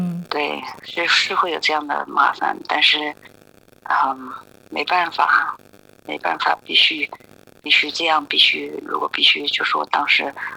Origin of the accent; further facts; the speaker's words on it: Hubei, China; 每天都会上网查湖北省武汉还有我们家乡好多地方，就看看那疫情怎么样嘛